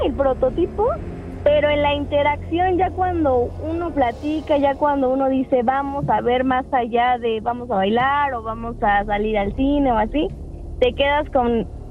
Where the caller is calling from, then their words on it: Tlalpan, Mexico City, Mexico; De Tlalpan.